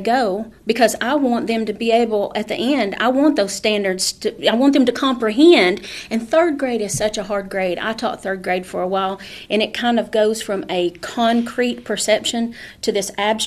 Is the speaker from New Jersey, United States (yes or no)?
no; Tennessee, United States; also born or lived in Columbus, Georgia; Well, I'm originally from White County.